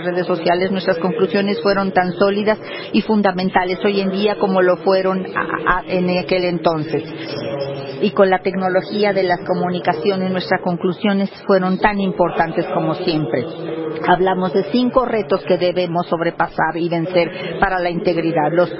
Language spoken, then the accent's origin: Spanish; United States; en mi país, los Estados Unidos